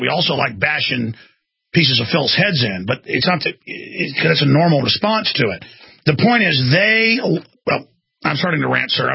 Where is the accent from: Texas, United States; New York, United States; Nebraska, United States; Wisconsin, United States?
Texas, United States; growing up in Texas, I mean, you could drive 2 hours, especially back then, without ever seeing a gas station.